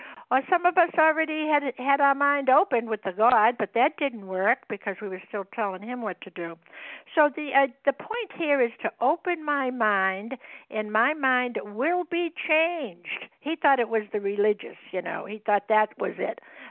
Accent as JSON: {"language": "English", "region": "Massachusetts", "country": "United States", "said": "Yes, and I'm from Massachusetts."}